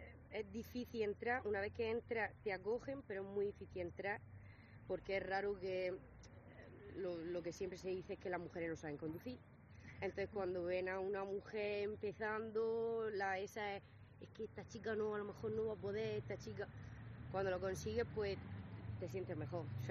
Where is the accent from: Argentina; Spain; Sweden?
Spain; Lorca, Region of Murcia; yo ahora mismo soy la única de Lorca